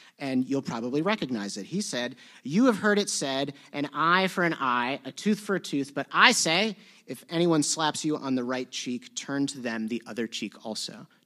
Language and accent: English; United States; those of us who've just, like, in a passing way interacted with churches because we grew up in America